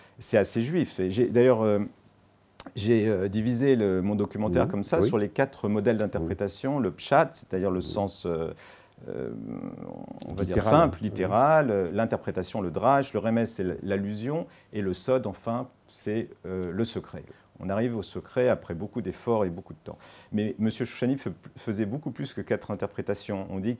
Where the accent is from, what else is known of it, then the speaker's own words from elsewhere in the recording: Paris, Île-de-France, France; born there; j'étais adolescent, je suis né à Paris, vous savez